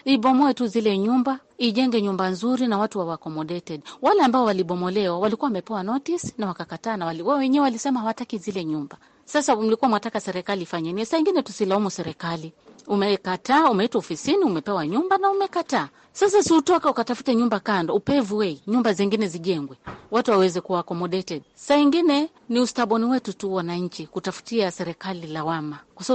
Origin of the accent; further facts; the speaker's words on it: Changamwe, Mombasa County, Kenya; Mimi natokea Changamwe, ni mzaliwa wa Changamwe, Chaani Ward. Hapo ndio nilizaliwa. Nimeishi sasa hivi na miaka 52 umri.